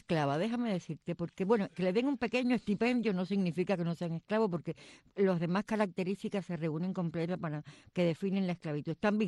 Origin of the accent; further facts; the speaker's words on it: Cuba; now in Brazil; como cubana, me siento muy agradecida con el presidente de Brasil